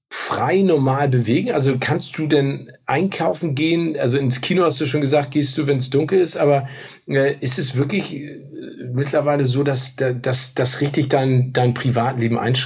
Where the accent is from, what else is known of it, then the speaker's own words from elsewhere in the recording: Phoenix, Arizona, United States; Ich bin ja in Amerika aufgewachsen und da sitze ich in meiner Windel oben auf dem Dach in Phoenix im Autokino.